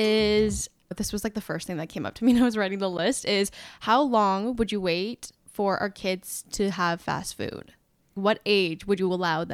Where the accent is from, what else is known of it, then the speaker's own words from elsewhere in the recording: South Korea; moved away; Like growing up in Korea, I don't even know what would really be considered fast food.